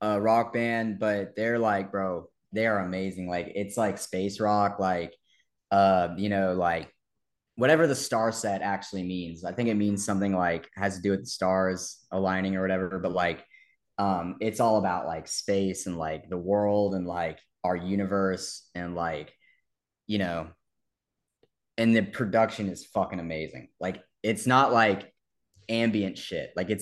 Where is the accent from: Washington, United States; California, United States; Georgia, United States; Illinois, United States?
Georgia, United States; Athens; I grew up in Athens until I was 21 years old, and like I'm 23 now, and literally it's a cool town.